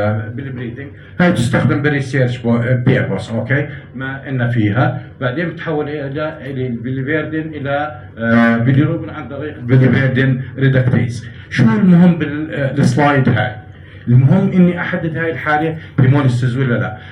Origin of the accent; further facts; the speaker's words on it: Jordan; it's very common عندنا بالأردن